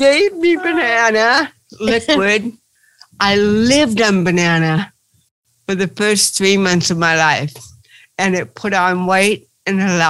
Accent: Buffalo, New York, United States; born there; Well, I was born in Buffalo, New York.

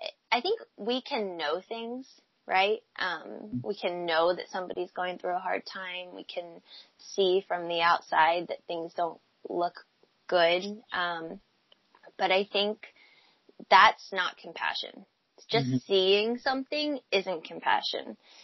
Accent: Pennsylvania, United States; also born or lived in Los Angeles; now in Seattle, United States; I grew up on the East Coast, actually, in Pennsylvania, and end up moving to L.A. In 2014, I believe.

